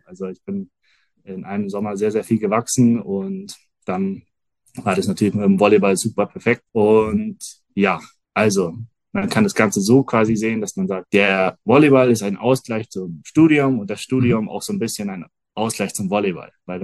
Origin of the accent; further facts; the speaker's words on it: Erlangen, Bavaria, Germany; born there; ich bin in Erlangen geboren und ja, dadurch, dass meine Eltern quasi aus dem Norden kommen, haben wir so ein bisschen norddeutsche Vornamen bekommen.